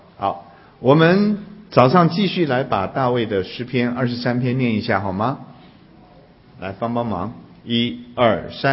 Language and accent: Chinese; China; 我们中国人说是安享什么晚年啊